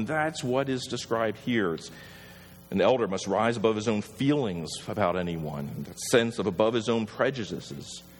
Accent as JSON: {"language": "English", "region": "Wisconsin", "country": "United States", "said": "Now, probably one, knowing we are from Wisconsin and looking at our size"}